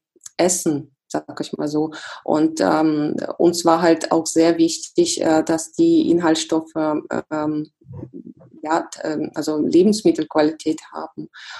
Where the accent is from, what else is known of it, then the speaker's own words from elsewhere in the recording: Russia; mein Heimatland ist Russland